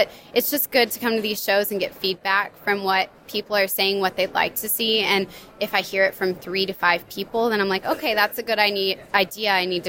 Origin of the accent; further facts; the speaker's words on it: Fort Worth, Texas, United States; I chose Dallas because it's local. I'm from Fort Worth, so it was like a 30-minute drive.